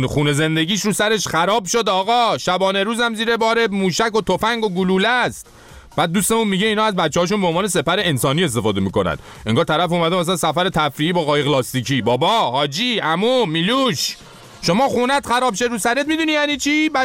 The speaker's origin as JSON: {"language": "Persian", "country": "Iran", "said": "البته خب بگم ما چون ایرانی هستیم"}